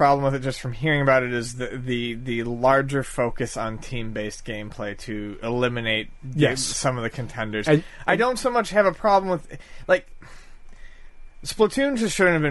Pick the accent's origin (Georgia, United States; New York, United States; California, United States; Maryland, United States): New York, United States; there's a museum in Rochester, New York, near my hometown, called The Strong